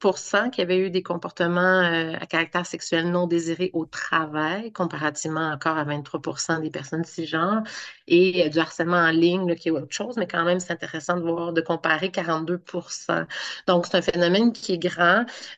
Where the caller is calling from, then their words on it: Kamouraska, Quebec, Canada; Chez moi, au Kamouraska.